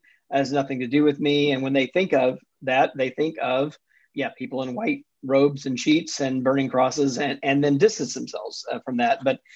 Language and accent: English; Jackson, Mississippi, United States; born or raised there